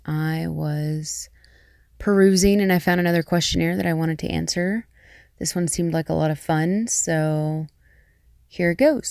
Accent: the South, United States; I grew up in the South, so our speech is peppered with babe, darling, sweetheart, all those sorts of things.

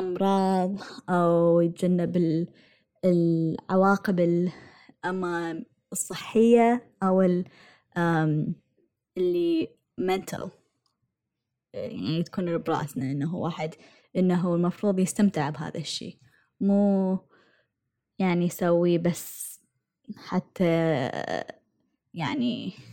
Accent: United Arab Emirates; moved away as an adult; now in United States; أنا يعني معظم عمري تربيت بالدول العربية. أنا كبرت بالإمارات، ممكن بعضكم يعرفون هذا الشيء. أنا عشت بالإمارات يعني فترة طويلة من حياتي إلى أن تخرجت من الجامعة، وبعدين إجيت الأمريكا

